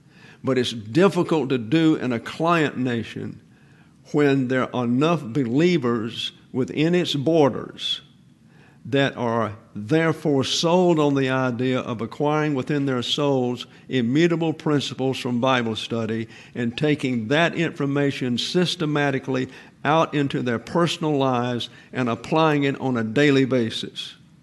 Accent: Troy, Alabama, United States; a couple of weeks ago we were in my hometown. I am in the cradle roll of the First Baptist Church of Troy, Alabama.

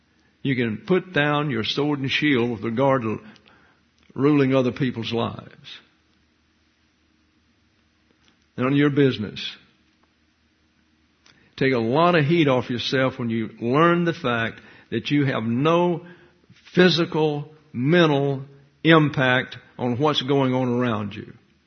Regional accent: Deep South, United States; When I was raised in the South, and it was the Deep South, you were taught this.

